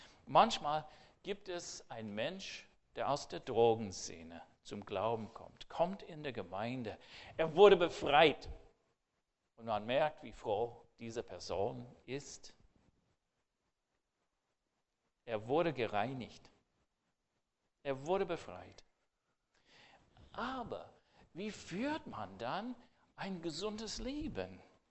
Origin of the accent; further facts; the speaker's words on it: United States; German is a second language; wir sind sowieso eigenartig als Amerikaner.